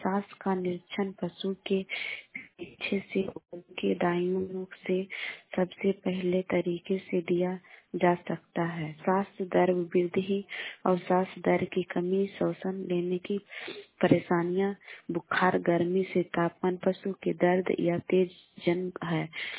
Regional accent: Bihar, India; मैं विवाहपुरा से ले हूँ, पटना जिला के रहने वाले हूँ।

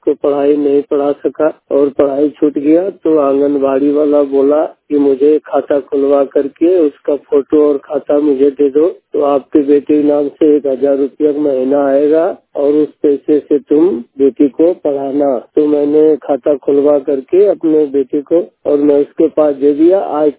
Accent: Mircha, Bihar, India; मैं जमुई जिला का रहने वाला, प्रखंड सिकंदरा, ग्राम मिर्चा, पोस्ट पाठक के रहने वाला हूँ, ग्राम मिर्चा का रहने वाला हूँ।

